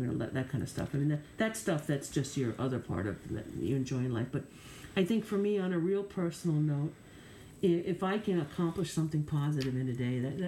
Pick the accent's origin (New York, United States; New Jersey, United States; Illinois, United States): New York, United States; Long Island; I feel that I got growing up in the East, or, and, you know, on Long Island in particular, is you learn to be resourceful, right?